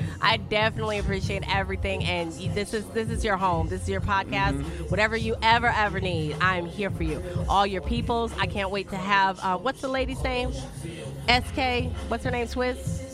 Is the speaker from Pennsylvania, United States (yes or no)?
no; Detroit, Michigan, United States; moved away as an adult; now in Florida, United States; I found the love of my life here in Florida. I'm from Detroit.